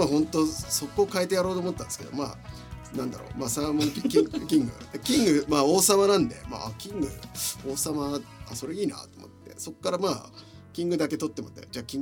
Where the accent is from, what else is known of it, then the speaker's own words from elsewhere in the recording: Hokkaido, Japan; born there; also born or lived in Tokyo; now in Ibaraki, Japan; 北海道生まれ、東京経由、現在茨城在住、可愛い子ちゃんには弱いけどふざけた野郎は容赦しません、